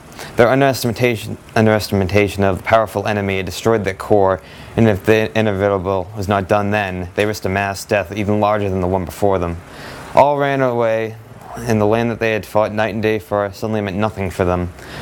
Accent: Peabody, Massachusetts, United States; I'm from Peabody, Massachusetts

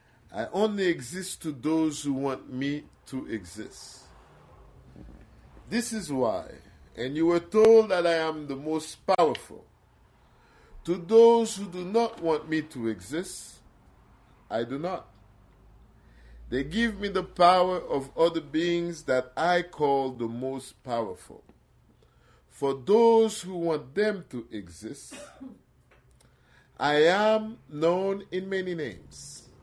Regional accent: Haiti; drive an hour to my family's compound, because I'm from Haiti

